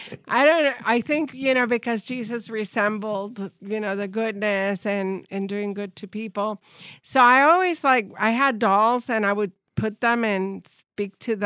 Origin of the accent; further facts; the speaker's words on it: Puerto Rico; born there; I was born in Puerto Rico. Actually, I was born in what is known today as Cuartel Valleja. Used to be Fort Brooks.